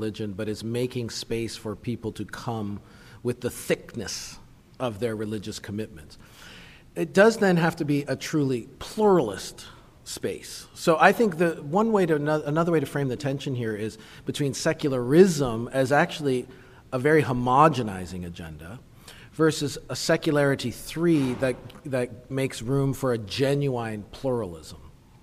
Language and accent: English; Canada; I should tell you, I'm Canadian